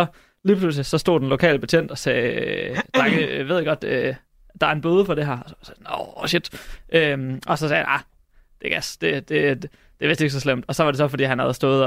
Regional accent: Hobro, North Denmark Region, Denmark; Jeg er fra Hobro, og der er en årlig byfest

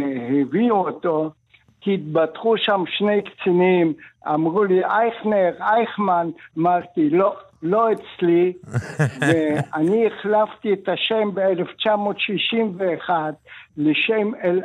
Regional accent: Poland; moved away as an adult; also born or lived in Siberia / Germany; now in Israel; אני עליתי ארצה ב-1948 במסגרת גחל, גיוס חוץ לארץ, אחרי שעברתי את מלחמת עולם השנייה ואת השואה בסיביר הרחוקה והקרה, חזרנו ארצה, חזרנו לפולין ב-46

